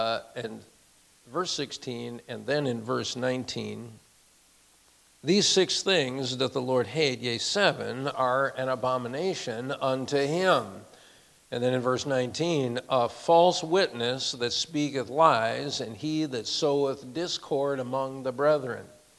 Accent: United States; And it's, as an American, it's sad.

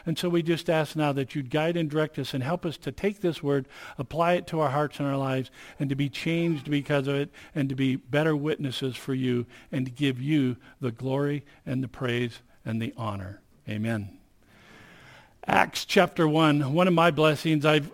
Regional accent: Jungo, Nevada, United States; also born or lived in Winnemucca; I'm from Winnemucca. I actually grew up in Jungo when it was a town way back when, back in the 60s in the dirt.

